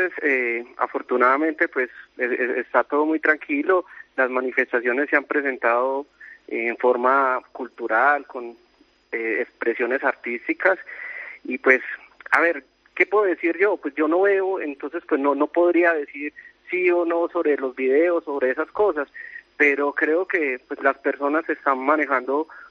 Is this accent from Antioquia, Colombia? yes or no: yes; Cisneros, Antioquia, Colombia; Paco, yo soy de un municipio del departamento de Antioquia que se llama Cisneros, en el nordeste.